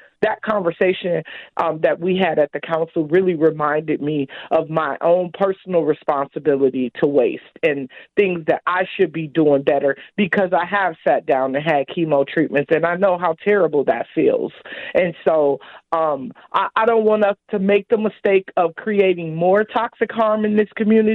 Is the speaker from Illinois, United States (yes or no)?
yes; Chicago, Illinois, United States; But I grew up in Chicago in what later became the toxic donut. I grew up in some housing projects that were surrounded by a lot of toxic places, you know, landfills, lots of machinery companies.